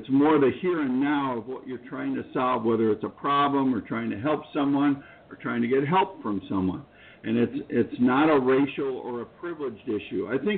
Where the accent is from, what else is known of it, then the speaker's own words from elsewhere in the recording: Chicago, Illinois, United States; the murder rate is going through the roof in my hometown. I know how Chicago is, and I feel really bad because it's a fantastic city.